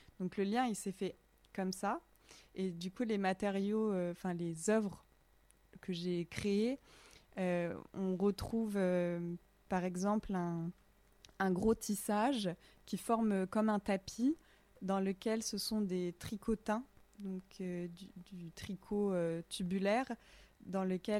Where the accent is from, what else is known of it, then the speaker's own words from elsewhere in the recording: Bourgogne-Franche-Comté, France; de mon enfance en Bourgogne